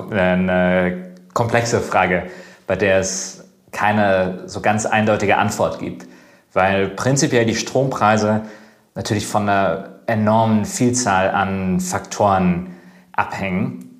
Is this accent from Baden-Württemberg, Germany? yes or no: yes; Baden-Württemberg, Germany; ich bin bei Karlsruhe aufgewachsen